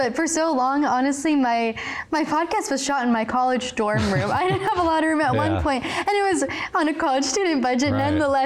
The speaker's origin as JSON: {"language": "English", "region": "Wisconsin", "country": "United States", "said": "I'm from Wisconsin."}